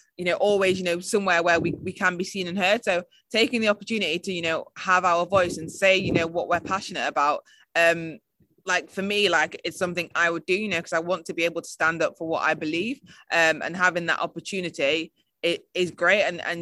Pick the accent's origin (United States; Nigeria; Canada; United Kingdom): United Kingdom; I'm British